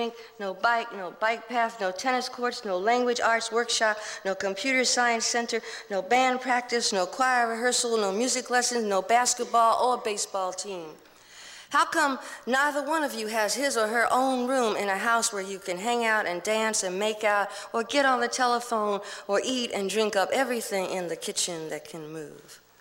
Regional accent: Brooklyn, New York, United States; I'm black and I come from Brooklyn and I grew up fighting and I grew up and I got out of Brooklyn because I got pretty good at fighting

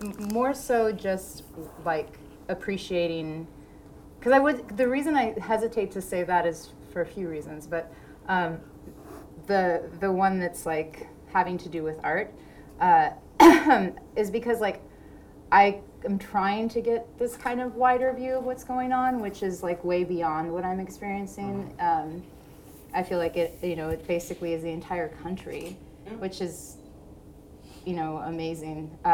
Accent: Texas, United States; I grew up in Texas. I'm Mexican.

